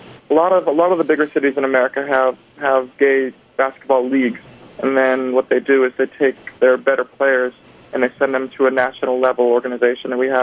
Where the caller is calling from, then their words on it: New York, United States; I'm calling from New York.